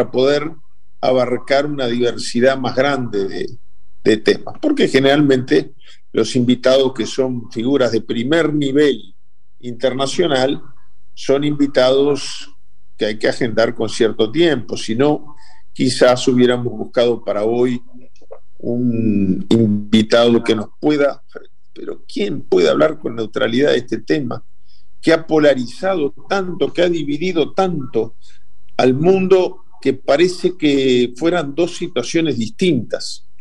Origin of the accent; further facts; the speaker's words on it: Uruguay; como buen uruguayo, nosotros nos apegamos siempre al imperio del derecho internacional